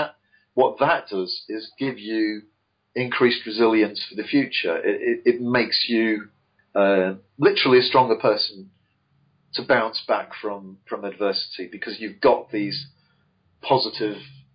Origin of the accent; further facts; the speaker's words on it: England, United Kingdom; I'm English and we tend to be very reserved.